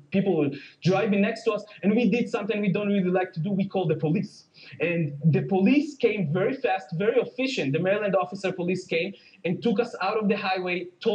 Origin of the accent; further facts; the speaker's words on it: Israel; oh, I'm from Israel.